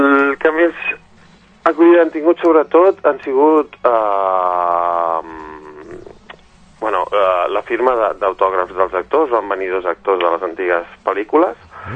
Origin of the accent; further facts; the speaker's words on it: Sabadell, Catalonia, Spain; now in Girona, Spain; jo que soc de Girona, bueno, que visc a Girona perquè soc de Sabadell